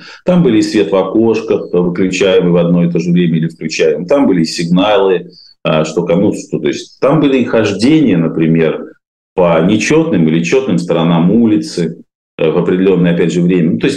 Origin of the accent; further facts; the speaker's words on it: Saint Petersburg, Russia; А мы с тобой из Петербурга.